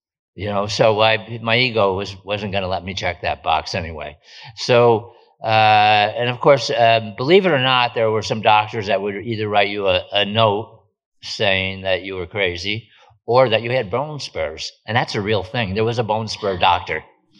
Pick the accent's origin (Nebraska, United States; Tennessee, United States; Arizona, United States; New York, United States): New York, United States; Troy; I'm from Troy, New York, a number of generations from Troy, New York.